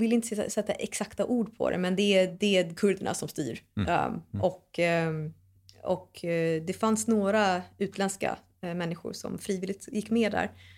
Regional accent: Sweden; accent: Swedish dialect; Och jag har lite svensk dialekt, så jag gick på så här diction-grejer där

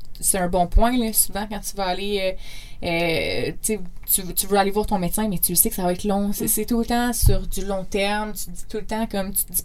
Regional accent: Sherbrooke, Quebec, Canada; Je viens de Sherbrooke, donc je viens pas de Québec en partant.

